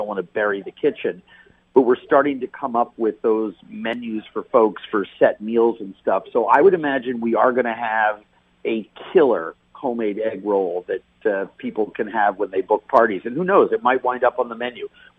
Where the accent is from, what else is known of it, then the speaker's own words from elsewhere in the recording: Minnesota, United States; And I think Minnesotans, if I'm cooking in my hometown for my home, you know, people, should be eating the food that I want to serve.